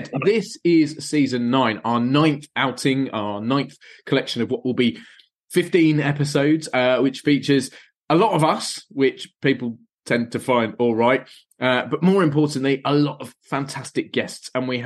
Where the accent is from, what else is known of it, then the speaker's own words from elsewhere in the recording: London, United Kingdom; So we are both from London in the UK